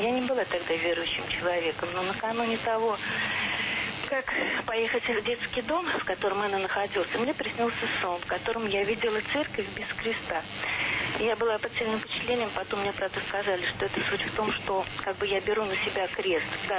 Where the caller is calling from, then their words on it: Saint Petersburg, Russia; Я звоню из Санкт-Петербурга.